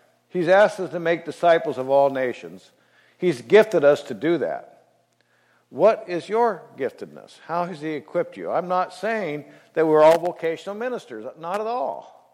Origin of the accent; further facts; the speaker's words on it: Iowa, United States; This is, he's over in Chicago. I'm from Iowa.